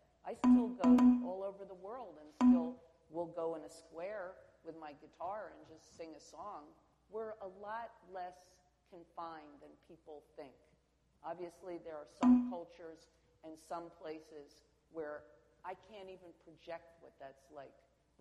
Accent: United States; I mean, being an American, I have obviously enjoyed, you know, freedom of speech as part of our heritage.

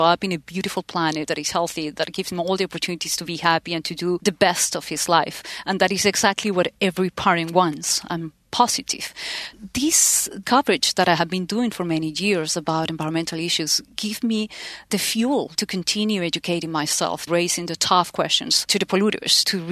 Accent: Peru; And I'm from Peru. I was born in Peru.

